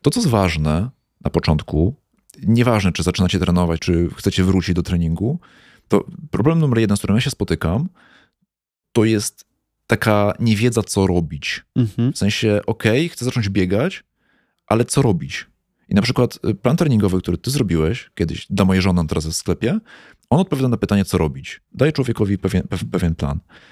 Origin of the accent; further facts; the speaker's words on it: Kraków, Lesser Poland, Poland; No bo jesteśmy cebulami z Krakowa